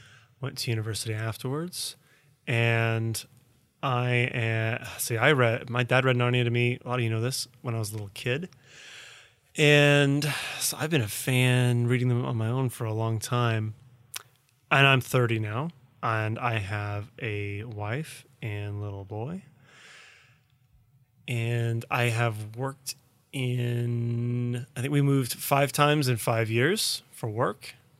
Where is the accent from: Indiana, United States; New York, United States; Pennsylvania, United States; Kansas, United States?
Kansas, United States; born there; accent: generic Midwestern; I was born in Kansas. And people say that's why I don't have an accent.